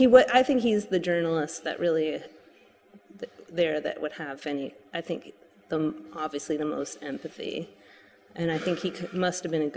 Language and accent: English; Los Angeles, California, United States; I'm the name dropper on this show, but I grew up in Los Angeles and it kind of becomes common.